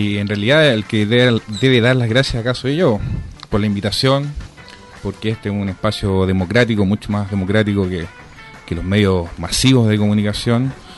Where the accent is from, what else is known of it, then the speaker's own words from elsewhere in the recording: San Miguel, Santiago Metropolitan Region, Chile; respecto a mí, bueno, yo soy un hijo de esta comuna, soy un hijo de San Miguel. Mi abuela vivió acá en calle Pirámide, en San Miguel, mi abuela paterna.